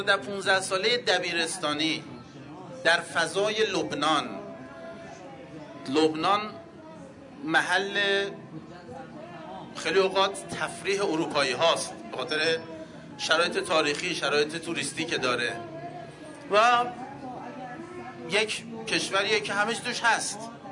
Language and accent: Persian; Iran; با هم صحبت کردیم، فهمید ما ایرانی هستیم.